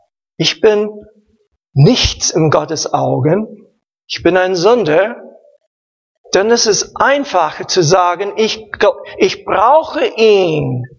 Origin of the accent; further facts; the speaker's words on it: Maryland, United States; German is a second language; Ich lebte in Maryland. Wir hatten, ja, Menschen von verschiedenen Ländern und so weiter.